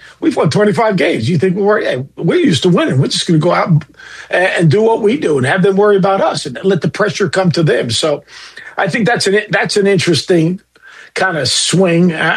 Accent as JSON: {"language": "English", "region": "New York", "country": "United States", "tie": "born or raised there", "said": "And, you know, I grew up in New York."}